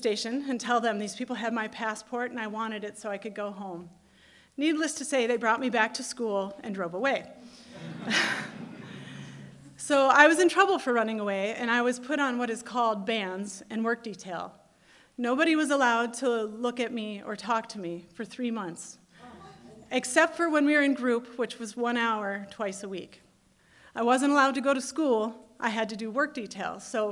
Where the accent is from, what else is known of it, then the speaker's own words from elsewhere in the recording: Chicago, Illinois, United States; I grew up in Chicago, surrounded by millions of people.